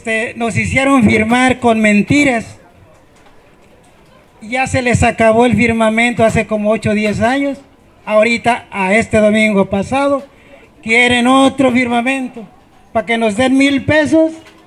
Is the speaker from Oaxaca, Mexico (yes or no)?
no; Pómaro, Michoacán, Mexico; Nosotros venimos a refugiarnos de Pómaro a esta comunidad, a pedirle asilo político, porque no podemos estar en nuestras casas.